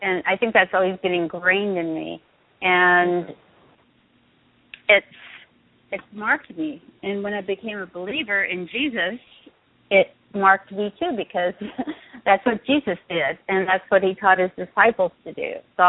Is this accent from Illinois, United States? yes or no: no; Venice, California, United States; Well, I grew up not in Hollywood, although I was born here in the first Jewish hospital in California, probably because my mother was Jewish. But I was raised in Venice, California, right by the beach.